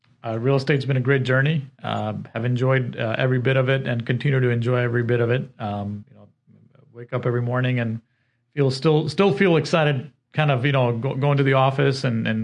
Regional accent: Elkhart, Indiana, United States; So I grew up in Elkhart, Indiana, went to Purdue for engineering

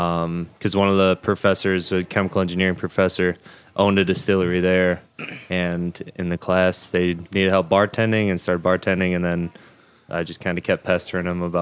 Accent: Michigan, United States; So, I grew up in Michigan. Moved out here.

